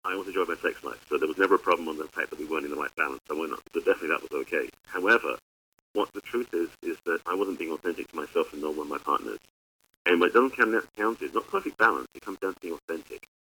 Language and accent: English; England, United Kingdom; now in United States; growing up in England, and that's where I'm from, by the way, not Texas, I came from a very stable, straight-laced family.